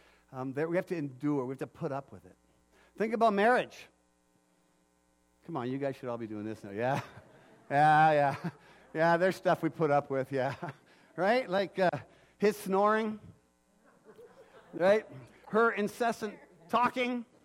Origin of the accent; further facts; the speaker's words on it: Cranbrook, British Columbia, Canada; And as I was walking along in the city that I grew up in Cranbrook